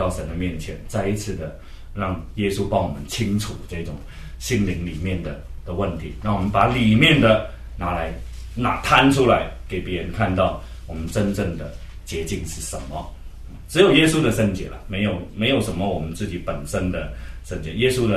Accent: Hong Kong; 我们叫 one foot kick 啊，我们香港人说叫一脚踢啊

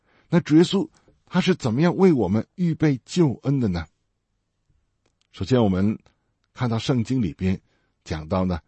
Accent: China; 那我们中国人呢，都知道替罪羊这个词哈

